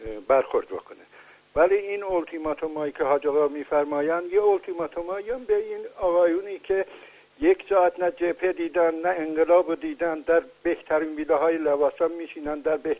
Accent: Iran

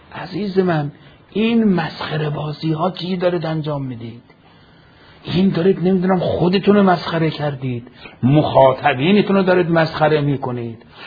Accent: Iran; یعنی همین که احساس میکنن که ما از ایران هستیم، از شیعه هستیم،

